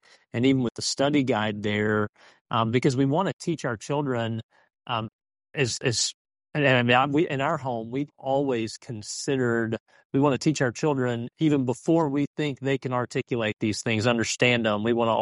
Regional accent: Deer Park, Texas, United States; I mean, I grew up in Deer Park, so right next door to us.

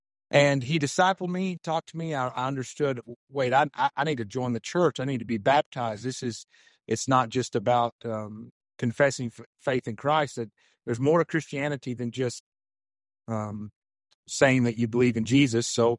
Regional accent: Perryville, United States; I graduated from high school here in Perryville. I didn't grow up in this church, so I'm back in my hometown.

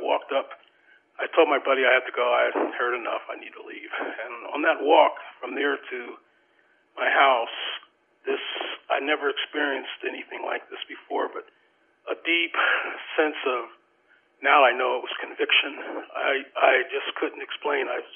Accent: Pottsville, Pennsylvania, United States; Well, I was born and raised in Pottsville, Pennsylvania. I don't know if you're familiar with Pottsville.

